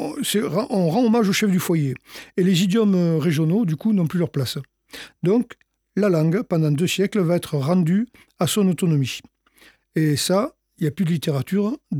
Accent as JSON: {"language": "French", "town": "Aix-en-Provence", "region": "Provence-Alpes-Côte d'Azur", "country": "France", "tie": "born there", "said": "Oui, parce que je suis né à Aix-en-Provence"}